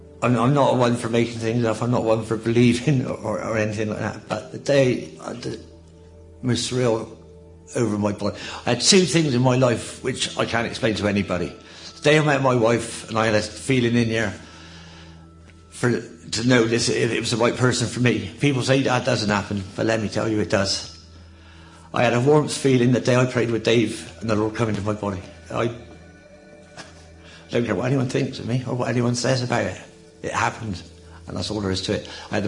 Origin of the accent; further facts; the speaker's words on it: Bristol, South West England, United Kingdom; I'm from South Bristol.